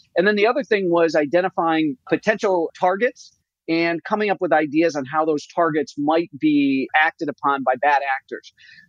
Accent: United States; So as much as it was an honor for me to give, I actually got a lot as an author and as an American.

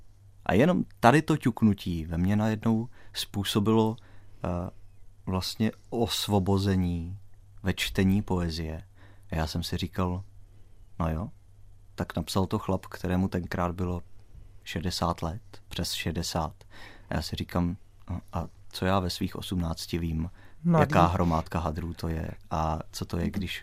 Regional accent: Strakonice, South Bohemian Region, Czechia; also born or lived in Zlín; já jsem se narodil ve Zlíně, ale žil jsem tam jenom jeden, ten první rok svého života a potom jsme se přestěhovali do Strakonic.

